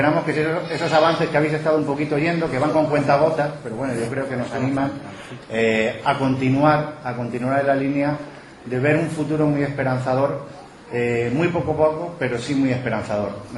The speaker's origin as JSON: {"language": "Spanish", "region": "Region of Murcia", "country": "Spain", "said": "como murciano que soy, sé del apoyo que desde la Administración en la región de Murcia"}